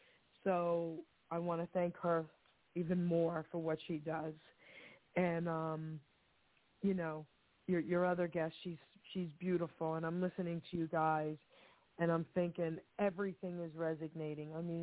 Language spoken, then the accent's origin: English; Long Island City, New York, United States; And I grew up in Long Island City, New York, Angela, right?